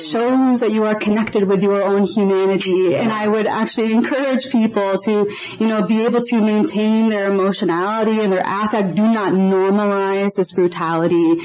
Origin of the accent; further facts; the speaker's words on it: United States; I want to preface by saying, too, that I am Lebanese American, and as a non-Palestinian, I don't think it's my place to say, like, what the Palestinian state will look like.